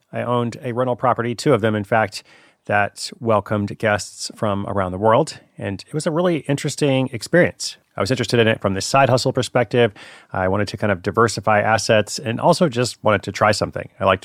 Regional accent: Portland, Oregon, United States; I'm going on to Los Angeles tonight, San Diego tomorrow, my hometown of Portland the day after that.

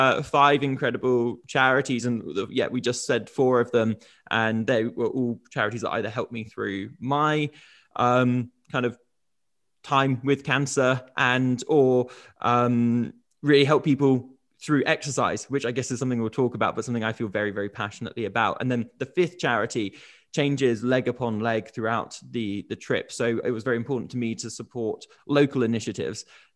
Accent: United Kingdom; I'm actually from Britain

